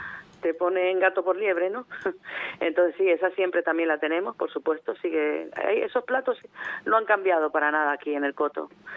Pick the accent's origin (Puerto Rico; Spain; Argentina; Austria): Spain; Valladolid, Castile and León; Yo soy de Valladolid